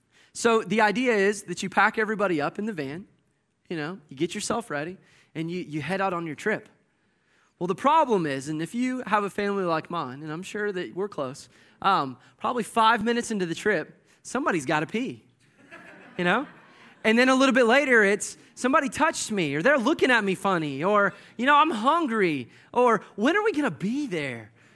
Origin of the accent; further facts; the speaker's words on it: Georgia, United States; I grew up in Georgia. I was born and raised there. And the team down there, of course, is the Atlanta Braves.